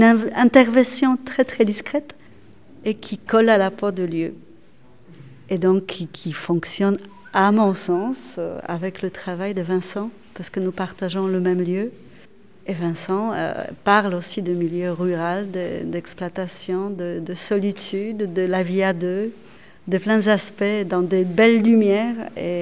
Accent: Poland; Je suis polonaise, oui.

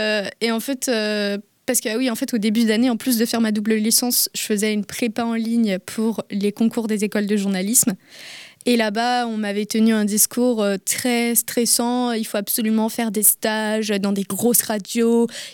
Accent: Brittany, France; parce qu'en fait, je viens du Morbihan et on capte pas

